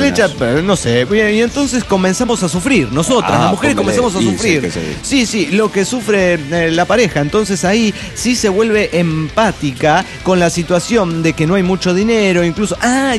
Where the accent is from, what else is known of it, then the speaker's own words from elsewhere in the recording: Mexico City, Mexico; del DF mexicano.